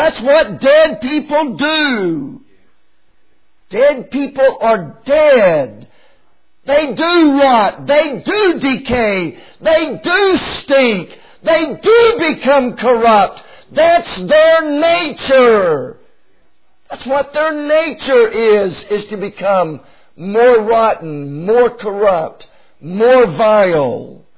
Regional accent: the South, United States; Now, I grew up in the South, and salt was often used to stop food from rotting and decaying.

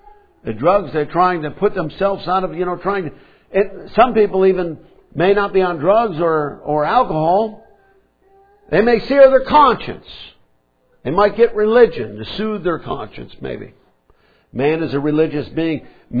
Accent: New York, United States; I'm from New York. Have you ever heard of a New York minute?

